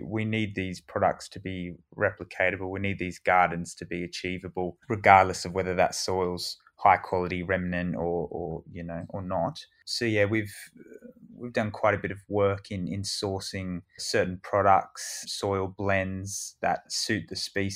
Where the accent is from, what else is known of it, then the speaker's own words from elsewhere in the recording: Castlecrag, New South Wales, Australia; I was brought up in Castle Crag, and there's a lot of history there about conservation and people living closely with the environment.